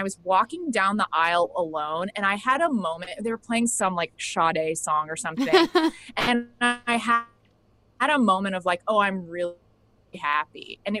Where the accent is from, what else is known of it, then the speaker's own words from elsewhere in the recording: Dallas, Texas, United States; No, I didn't grow up in New. I grew up in Dallas, Texas.